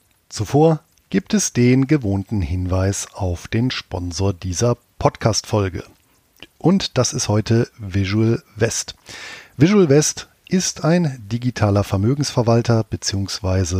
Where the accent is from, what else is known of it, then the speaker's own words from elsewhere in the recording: Bonn, North Rhine-Westphalia, Germany; meiner alten Heimatstadt in diesem Jahr seinen 250. Geburtstag. Als der Wegbereiter der Romantik in Bonn geboren wurde